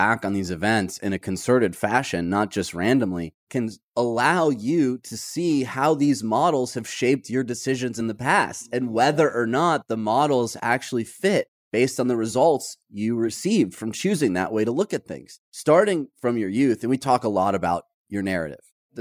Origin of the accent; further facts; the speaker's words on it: Detroit, Michigan, United States; And I'm proud of the fact that I grew up in Detroit.